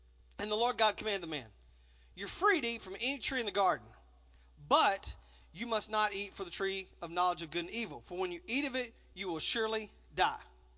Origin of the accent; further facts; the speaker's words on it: Texas, United States; and I'm from Texas, so this is for my Texas friends